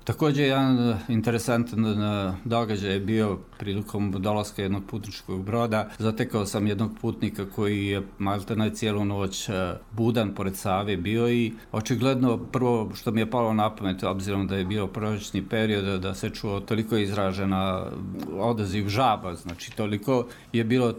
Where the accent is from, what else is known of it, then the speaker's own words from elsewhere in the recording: Brčko, Brčko District, Bosnia & Herzegovina; s obzirom da sam rođen u Brčkom, godine sam provodio pored Brčkog